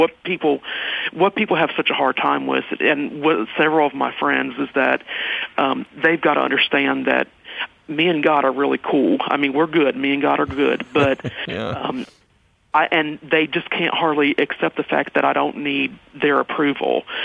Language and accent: English; Northeast, United States; now in Nashville, United States; I now live in Nashville, Tennessee, but I was raised in the Northeast.